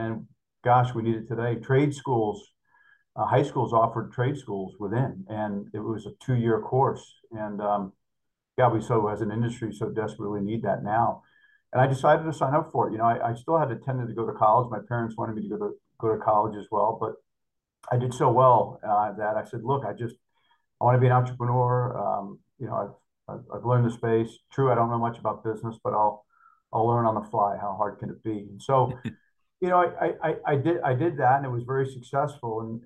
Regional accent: Northeast, United States; Like a kid growing up in the Northeast where most folks didn't even have central air conditioning back where I grew up in those days in the late 70s, early 80s.

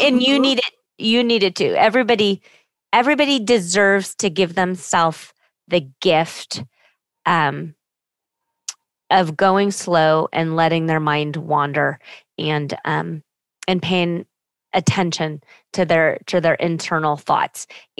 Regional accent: Scotland, United Kingdom; I'm a real person. I answer my email. I'm Scottish. I don't pay for a VA.

